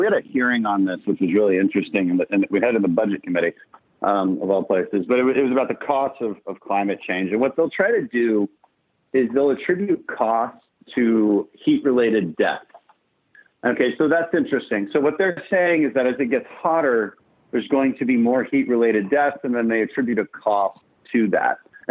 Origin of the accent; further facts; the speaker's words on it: Houston, Texas, United States; We know that we're from Houston.